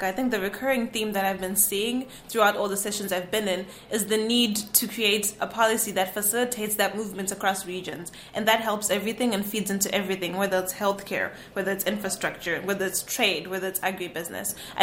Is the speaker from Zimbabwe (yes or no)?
yes; Zimbabwe; now in United States; I'm a third-year student at St. Catherine University. I'm an international student from Zimbabwe.